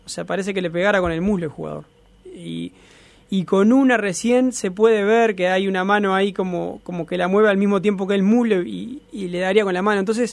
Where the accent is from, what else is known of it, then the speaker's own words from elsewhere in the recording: Uruguay; como uruguayo quiero que gane Uruguay